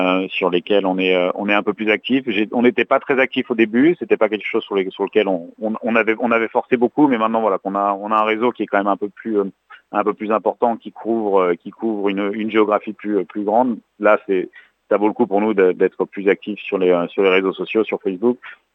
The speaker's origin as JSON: {"language": "French", "region": "Brittany", "country": "France", "said": "Donc, moi, je fais mes études à Rennes. Et en Bretagne, je suis breton moi-même, mais donc j'ai passé pas mal d'années à Rennes."}